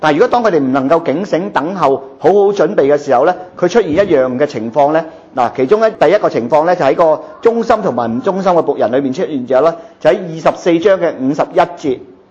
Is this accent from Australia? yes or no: yes; Australia; 而家我哋澳洲人好特别嘅